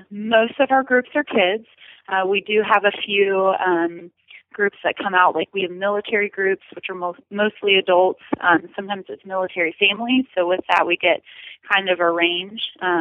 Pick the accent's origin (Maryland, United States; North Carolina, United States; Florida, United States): North Carolina, United States; Asheville; I grew up in near Asheville, North Carolina, and I did some hunt seat riding